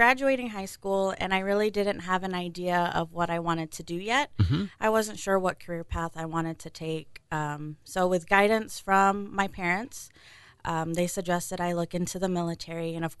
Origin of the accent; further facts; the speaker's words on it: Dallas, Texas, United States; also born or lived in South Padre Island; Well, originally I'm from South Texas, South Padre Island area. Mm-hmm. But I grew up mostly in Dallas, so I went to elementary, middle, and high school.